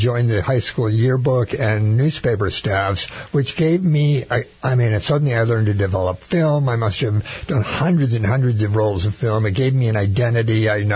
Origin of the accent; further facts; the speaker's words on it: Bishop, California, United States; I grew up in Bishop, California, under one of the most beautiful places in the world, with the Eastern Sierra Escarpment rising 10,000 feet above overhead.